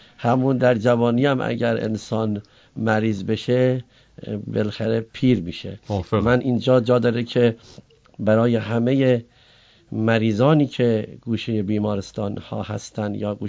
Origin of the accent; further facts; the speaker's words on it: Fin, Isfahan, Iran; من اهل فینم دیگه